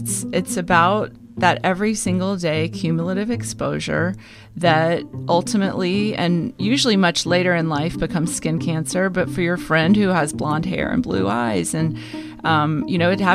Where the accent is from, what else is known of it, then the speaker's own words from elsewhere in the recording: the South, United States; You know, I'm from the South, so writing letters has always been a big part of my upbringing.